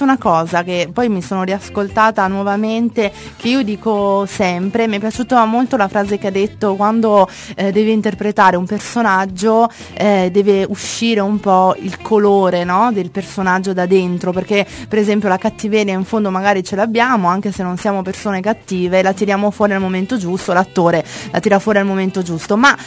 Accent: Calabria, Italy; io sono calabrese

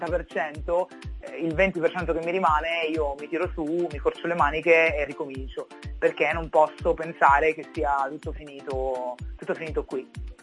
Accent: Fagnano Alto, Abruzzo, Italy; nel mio paesino d'origine, che è Fagnano Alto, che è un paesino vicino alle porte dell'Aquila.

